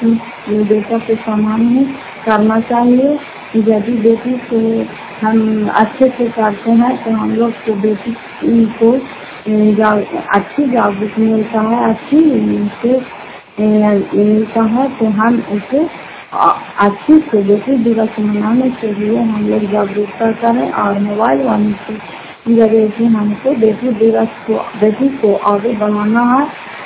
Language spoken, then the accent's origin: Hindi; Fatehpur, Bihar, India; घर फतेहपुर पंचायत मकौता जिला नालंदा खराब कचरा ब्लॉक की निवासी हूँ